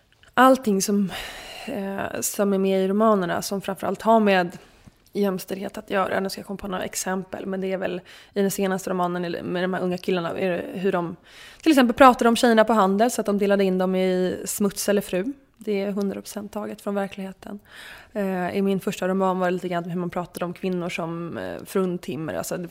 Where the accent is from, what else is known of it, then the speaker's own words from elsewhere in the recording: Segeltorp, Stockholm County, Sweden; idag bor på Östermalm och jag innan det bodde för sig på Kungsholmen ett tag och sen bodde jag på Lidingö innan. Men jag är uppvuxen i Segeltorp som tillhör Huddinge.